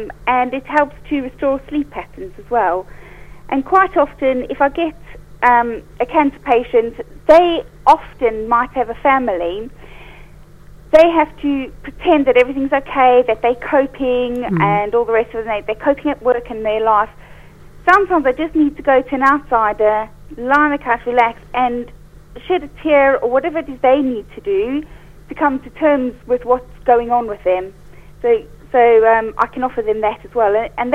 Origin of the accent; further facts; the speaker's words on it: Johannesburg, Gauteng, South Africa; born there; moved away as an adult; I was born in South Africa, Gauteng or Johannesburg.